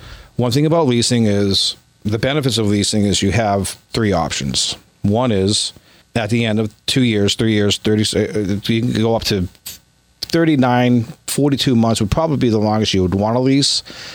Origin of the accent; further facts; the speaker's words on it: Florida, United States; And we came up here. We made a decision. We're from Florida.